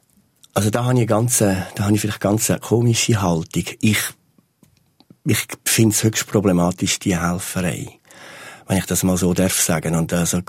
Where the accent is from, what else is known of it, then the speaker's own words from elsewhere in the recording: Zurich, Switzerland; also born or lived in Kenya; in den Strassen von meiner Heimatstadt Zürich.